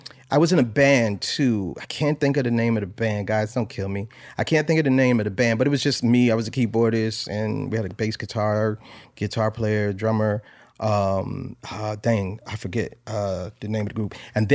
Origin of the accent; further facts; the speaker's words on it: New Haven, Connecticut, United States; I'm from New Haven, Connecticut.